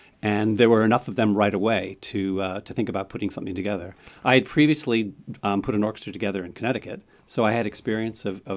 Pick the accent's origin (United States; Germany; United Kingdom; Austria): United Kingdom; England; But I grew up in England, so just to throw that one in there.